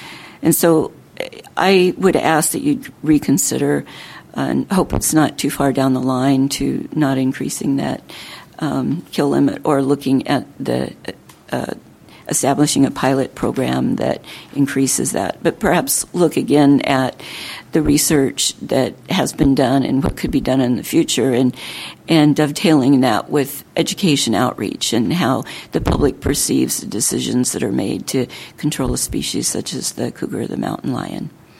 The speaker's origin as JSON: {"language": "English", "town": "Burien", "region": "Washington", "country": "United States", "said": "from Burien, Washington."}